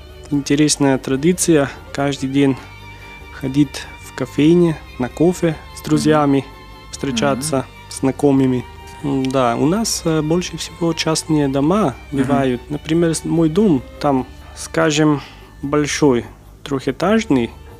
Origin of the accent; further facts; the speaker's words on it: North Macedonia; Russian is a second language; Я изучал русский 4 года в университете в Скопье, и после этого я приехал сюда.